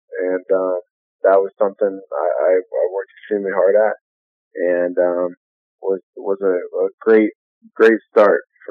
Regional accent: Columbus, Ohio, United States; growing up in Columbus, Ohio, there's no other school you want to go to other than Ohio State.

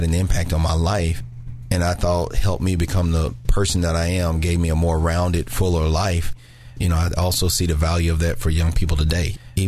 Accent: Hughes, United States; So I grew up in a mixed family.

